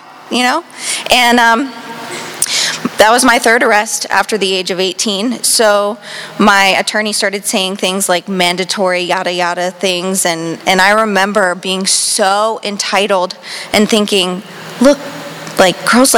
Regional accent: Miami, Florida, United States; I grew up in Miami-Dade County, I don't know if I said

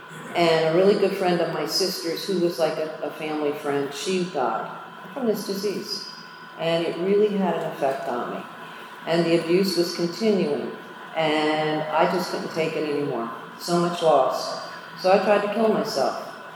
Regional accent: New Jersey, United States; also born or lived in Tampa, Florida; Well, I was born here in Tampa. And when I was about 6 years old, my parents divorced, and my mother whisked us out of school. Next thing you know, we're in New Jersey.

